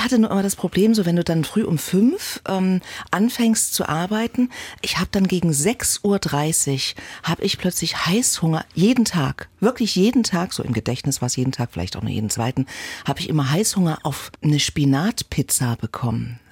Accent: Leipzig, Saxony, Germany; also born or lived in Berlin / Cologne; Ist meine Heimatstadt und liebe ich sehr.

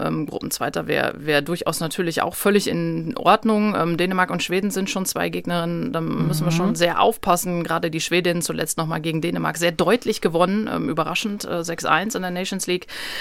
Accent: North Rhine-Westphalia, Germany; Ich liebe meine Heimat, das Sauerland, die Ruhe, den Wald, das Bergige, was wir hier haben. Mhm. Meine Familie, meine Freunde. Ich bin hier groß geworden, geboren. Ich will hier nicht weg.

